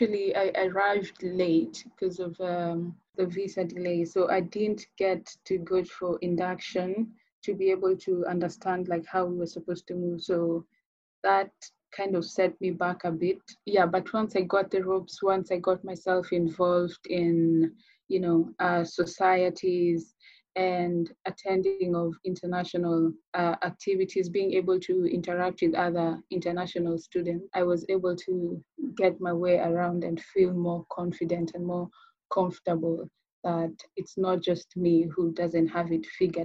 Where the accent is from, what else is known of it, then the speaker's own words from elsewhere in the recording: Kenya; moved away as an adult; now in Cardiff, United Kingdom; I'm originally from Kenya. I did my undergraduate there and I'm the second born our family of five